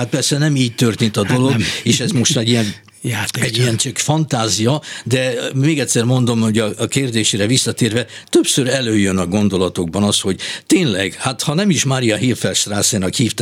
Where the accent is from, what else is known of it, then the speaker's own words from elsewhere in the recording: Hungary; ez abba az irányba mutatott, hogy tényleg magyarok vagyunk, és európaiak vagyunk